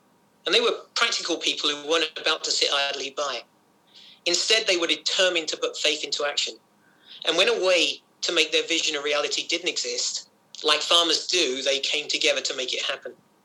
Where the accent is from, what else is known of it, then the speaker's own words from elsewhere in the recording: Canada; As a Canadian, despite this accent